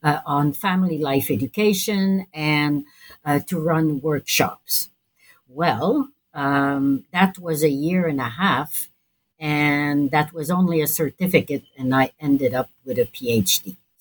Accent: Montreal, Quebec, Canada; I'm from Montreal

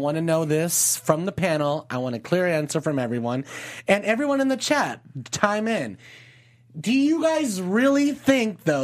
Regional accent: Las Vegas, Nevada, United States; I was so into 702 because I'm from Vegas.

